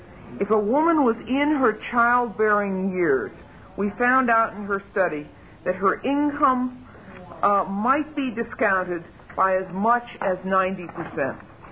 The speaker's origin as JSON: {"language": "English", "region": "New York", "country": "United States", "said": "I'm, of course, as a New Yorker, a personal friend of many of the leaders in the women's movement."}